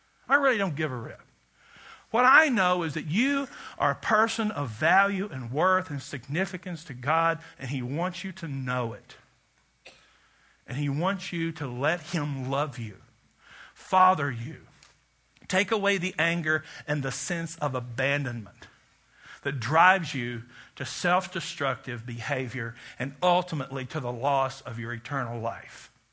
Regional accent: the South, United States; I was raised in the South in cultural Christianity, where Jesus was a nice white guy.

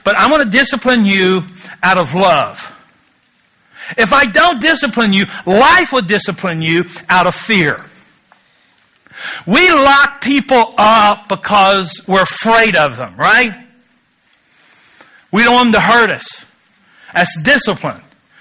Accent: Kentucky, United States; I started smoking when I was 11 years old. Now, I'm from Kentucky. I know that sounds terrible at this moment, but, you got to put it in context.

